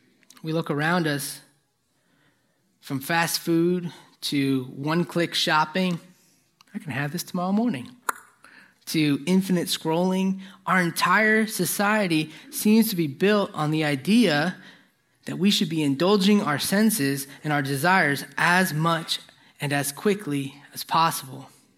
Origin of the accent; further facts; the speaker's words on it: New Jersey, United States; I'm from Jersey, trust me, it's a good bagel.